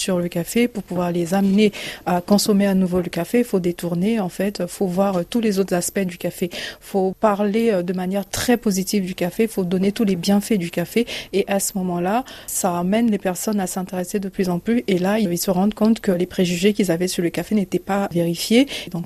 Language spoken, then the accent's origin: French; Côte d’Ivoire; Je suis partie de mes origines parce que je suis ivoirienne.